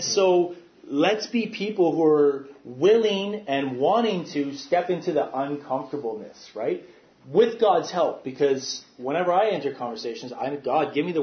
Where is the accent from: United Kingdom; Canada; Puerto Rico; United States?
Canada; Regina, Saskatchewan; I didn't learn about residential schools growing up in Regina.